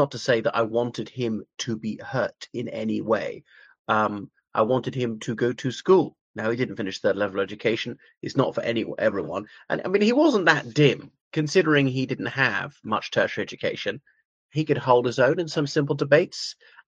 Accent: Ireland; from Ireland

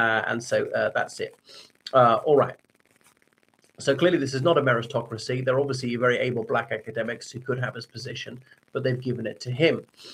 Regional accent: Ireland; o everyone … from Ireland.

